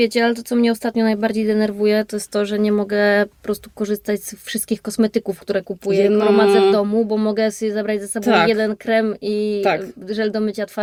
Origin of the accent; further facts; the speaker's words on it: Subcarpathian Voivodeship, Poland; Bo ja się wychowałam na Podkarpaciu, w małym miasteczku